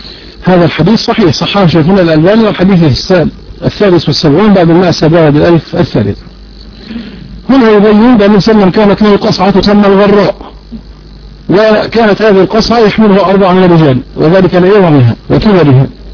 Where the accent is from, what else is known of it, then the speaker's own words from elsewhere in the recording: Egypt; قصور البيوت المصريين احنا كمصريين اكلنا بتقالى في الزبالة